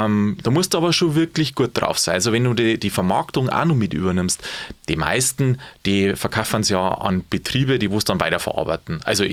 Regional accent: Bavaria, Germany; als Bayer ist man jetzt da mittlerweile ein Deutscher seit dem 19. Jahrhundert.

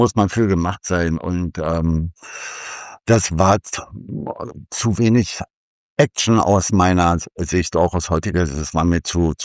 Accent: Berlin, Germany; also born or lived in Dresden; Ich bin eigentlich aus dem Prenzlauer Berg. Und in Dresden geboren, das wissen die meisten gar nicht, aber meine Eltern sind nach Berlin gezogen, da war ich noch kein Jahr. Also Berliner sozusagen, Prenzlauer Berg groß geworden.

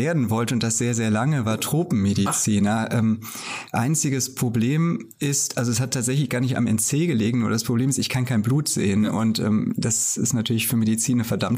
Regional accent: Bonn, North Rhine-Westphalia, Germany; born there; Ich bin in Bonn geboren, ganz genau. Ich bin in Bonn geboren als, ich sag mal, typisches Beamtenkind.

